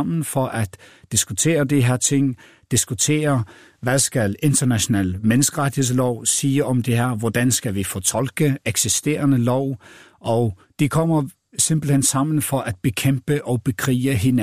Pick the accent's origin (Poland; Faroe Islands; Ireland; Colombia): Faroe Islands; Jeg er født og opvokset på Færøerne.